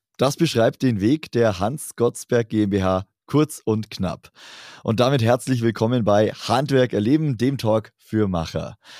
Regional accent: Southern Germany, Germany; Ich komme hier aus dem Süden, also wir sprechen jetzt hier über komplett Deutschland einmal hinweg, rund 800 Kilometer trennen uns

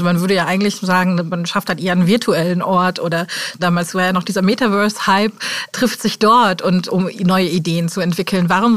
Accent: Frankfurt, Hesse, Germany; sage ich als Frankfurterin.

